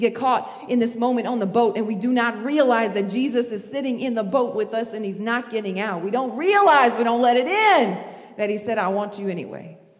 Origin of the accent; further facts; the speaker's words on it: the South, United States; Now, I like this because I'm from the South. Anybody got any Southerners in here?